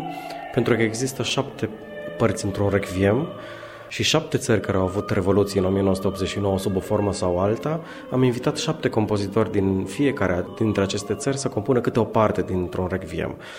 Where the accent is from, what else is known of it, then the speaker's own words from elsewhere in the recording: Sibiu, Sibiu County, Romania; born there; now in Timișoara, Romania; eu provenind dintr-o altă capitală culturală, m-am născut la Sibiu, am văzut ceea ce s-a întâmplat în 2007